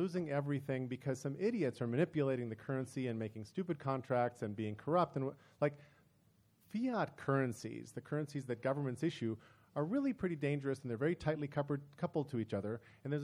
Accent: Argentina; also born or lived in South America; I grew up partly in South America, partly in Argentina.

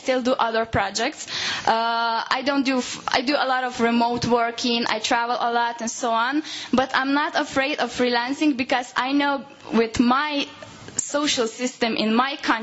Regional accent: Slovenia; I'm from Slovenia.

